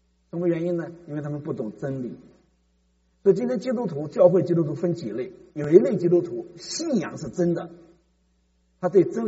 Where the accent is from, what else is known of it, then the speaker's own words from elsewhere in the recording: China; 这就我们中国人教的，知道吗？